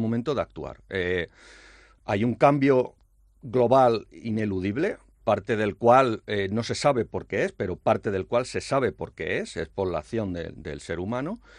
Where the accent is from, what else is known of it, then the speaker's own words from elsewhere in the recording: Andalusia, Spain; Yo, que no soy exactamente de Granada, pero sí pasaba por la Vega de Granada todos los veranos, cuando íbamos de mi pueblo de Jaén hasta las playas de Málaga